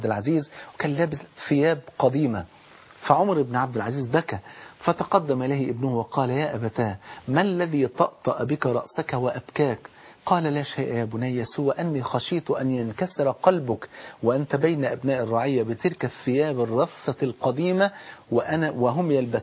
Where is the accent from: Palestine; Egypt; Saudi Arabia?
Egypt; احنا كمصريين